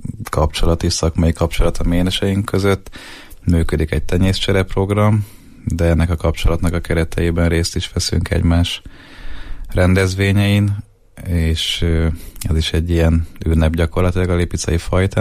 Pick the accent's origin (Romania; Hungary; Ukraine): Hungary; Győr, Győr-Moson-Sopron; born there; ugye én győri születésű vagyok